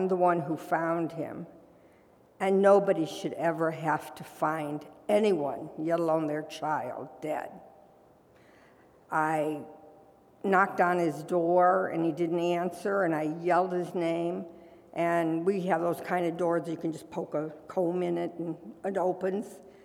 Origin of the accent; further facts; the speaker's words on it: Parma, Ohio, United States; I came from Parma. My whole family came from Parma. I mean, even the better side of Parma, the newer side.